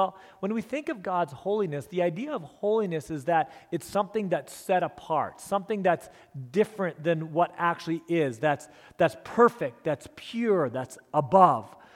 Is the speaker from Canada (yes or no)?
yes; Elkhorn, Manitoba, Canada; when I was a young man, 16, growing up in Elkhorn, Manitoba